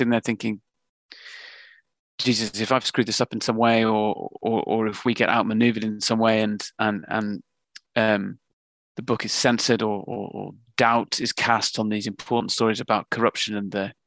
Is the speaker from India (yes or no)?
no; England, United Kingdom; now in London, United Kingdom; We're both from Northern England.